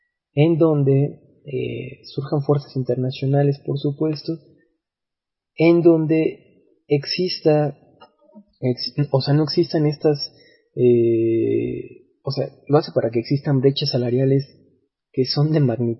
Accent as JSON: {"language": "Spanish", "country": "Mexico", "said": "creo que nosotros como mexicanos, claro que tenemos que tener individualmente una sensibilidad para con los migrantes"}